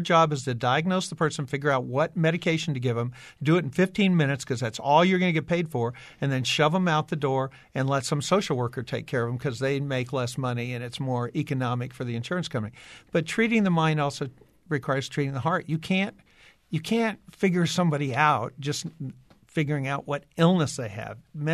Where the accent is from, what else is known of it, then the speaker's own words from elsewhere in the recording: Washington, District of Columbia, United States; what's going on in my hometown of Washington, D.C.